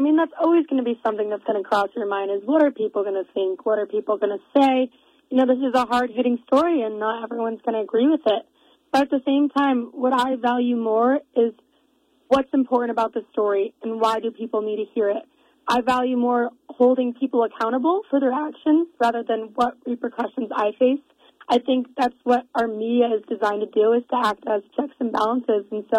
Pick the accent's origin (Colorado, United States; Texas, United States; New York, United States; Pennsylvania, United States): Colorado, United States; Boulder; Yeah, so I'm from Colorado originally. I'm from just outside of Boulder, Colorado, actually.